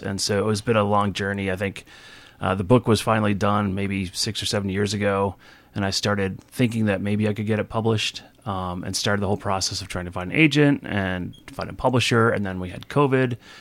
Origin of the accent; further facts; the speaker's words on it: Massachusetts, United States; moved away as an adult; also born or lived in Oregon; I grew up in Massachusetts, about 10 minutes from where the Patriots play football. Was there for the first 20 some odd years of my life. I went to college at UMass Amherst, ended up going to law school out in Oregon